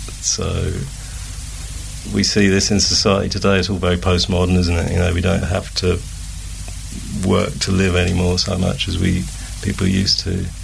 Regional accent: South East England, United Kingdom; I was born on the Isle of Wight. So my roots, my parents are both from the mainland, as they say. So I'm born and raised, I'm an islander

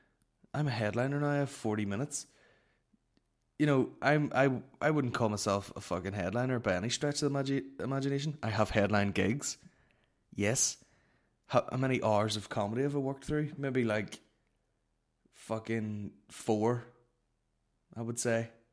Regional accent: Northern Ireland, United Kingdom; I'm Northern Irish.

